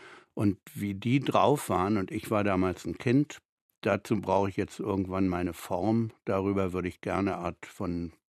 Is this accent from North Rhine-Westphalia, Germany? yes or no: no; West Berlin, Berlin, Germany; gerne über meine Kindheit und Jugend in West-Berlin